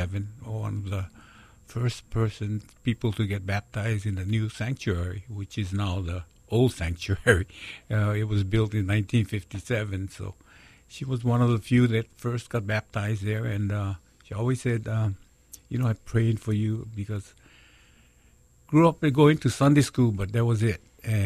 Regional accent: Honolulu, Hawaii, United States; Here in Kalihi, not too far from this location, maybe about 6 or 8 blocks away from here.

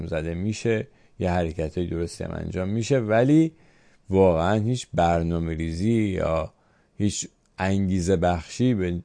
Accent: Iran; من به عنوان یه ایرانی هیچ وقت دوست ندارم که روی کشورم بمب ریخته بشه

